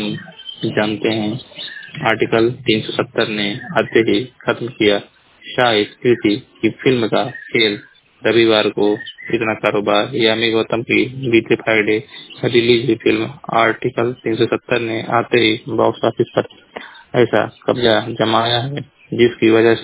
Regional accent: Uttar Pradesh, India; जिला महाराजगंज का निवासी हूँ।

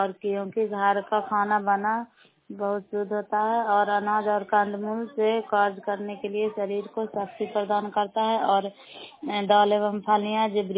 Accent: Nalanda, Bihar, India; नालंदा जिला कराबा ब्लॉक के निवासी हूँ।

